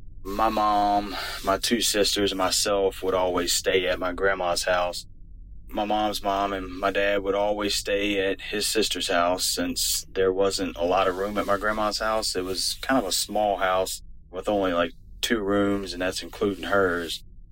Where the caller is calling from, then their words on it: Virginia, United States; Hey Derek … I'm calling in from Central Virginia.